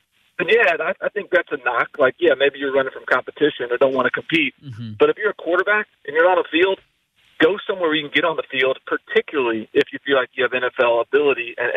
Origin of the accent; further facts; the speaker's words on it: Nashville, Tennessee, United States; Well, I grew up in Nashville, and the only SEC team here is Vanderbilt.